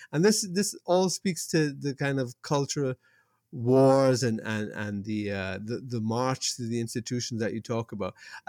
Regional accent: Toronto, Ontario, Canada; another thing, by growing up in Toronto, I've given this story before.

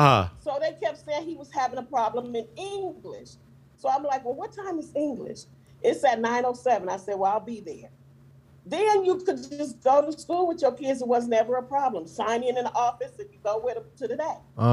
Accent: Oakland, California, United States; Everybody think it's tough, but it's really not.

